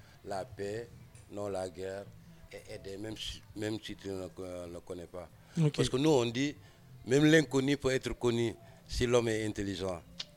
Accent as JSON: {"language": "French", "country": "Senegal", "said": "je suis un rastabaïfal. Parce que nous, bon, je suis sénégalais"}